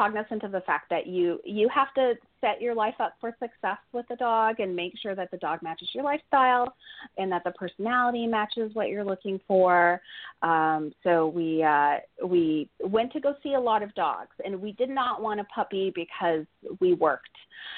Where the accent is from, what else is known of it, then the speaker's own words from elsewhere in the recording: Canada; now in United States; I'm originally from Canada, and it's kind of cliche, you know, for a Canadian to have a Siberian Husky, but we are here in Southern California